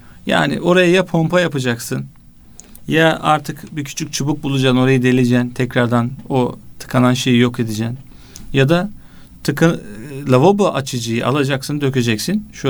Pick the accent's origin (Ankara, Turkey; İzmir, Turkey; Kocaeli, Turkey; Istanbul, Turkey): Istanbul, Turkey; Esenler; Esenler gibi bir çok kültürlü bir yerde büyüdüm. Türkler, Kürtler, Aleviler, Ermeniler, böyle çok farklı insanlarla bir arada oldum.